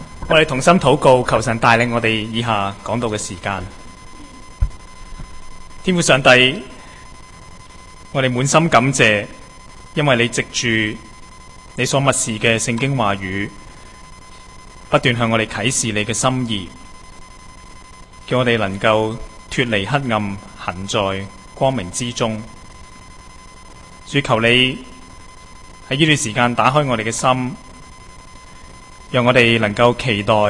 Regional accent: Hong Kong; 而由于我在香港成长和生活的时间比较长

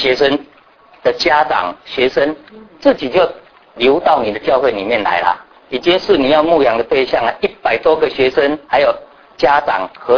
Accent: Taiwan; 60%都是从台湾来的。所以一听到这个台湾水灾的时候，我想第一个感受到说，我们能够做什么啊？那是我们的故乡，

